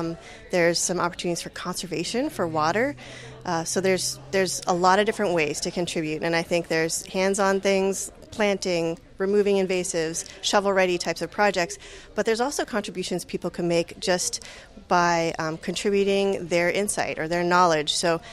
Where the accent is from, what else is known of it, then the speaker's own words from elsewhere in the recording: Alaska, United States; Well, I grew up in the Southern Kenai Peninsula, grew up catching kings, you know, every summer